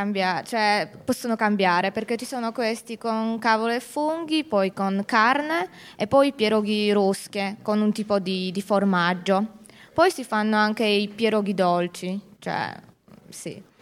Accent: Katowice, Silesian Voivodeship, Poland; now in Kraków, Poland; Io sono polacca, sono di Katowice, ma studio a Cracovia.

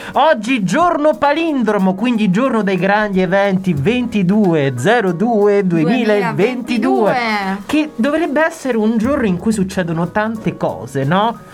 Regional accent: Rome, Lazio, Italy; mo lo dico proprio da romano

